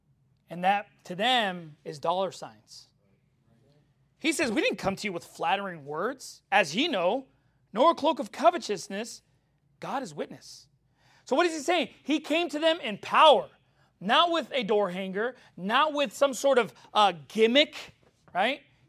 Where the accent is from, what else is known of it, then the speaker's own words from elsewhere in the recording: Long Beach, California, United States; Because I grew up in Long Beach, and I know the colors.